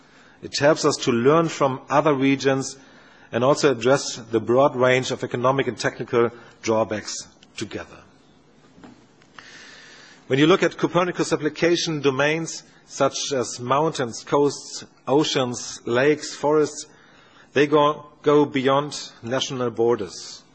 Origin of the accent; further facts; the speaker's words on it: Bremen, Germany; my hometown Bremen has learned that Nereus serves as an important tool to exchange knowledge and experience